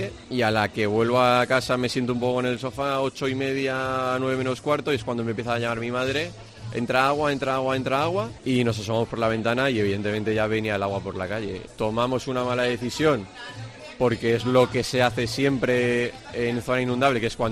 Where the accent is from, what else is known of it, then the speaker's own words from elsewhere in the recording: Sedaví, Valencian Community, Spain; fui a visitar a mis padres, a mis abuelos, somos todos de Sedaví.